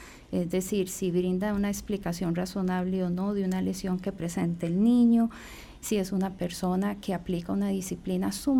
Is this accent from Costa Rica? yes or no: yes; Costa Rica; pues más vamos todos como costarricenses a ayudar, digamos, a prevenir también este tipo de situaciones